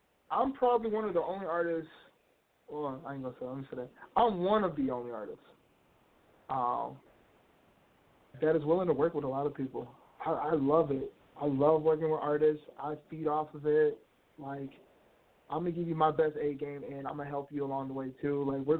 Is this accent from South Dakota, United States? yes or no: no; Chicago, Illinois, United States; now in Minnesota, United States; No, South Side.